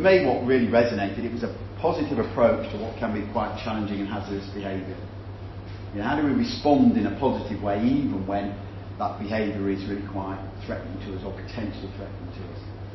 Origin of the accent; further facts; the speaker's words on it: England, United Kingdom; as you can tell I'm from England